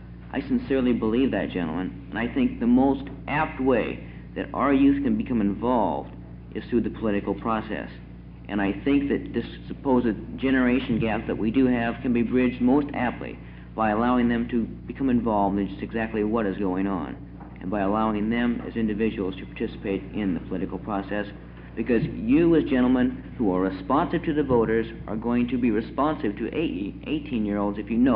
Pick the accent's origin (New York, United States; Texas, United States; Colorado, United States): Colorado, United States; Centennial; I'm from Centennial.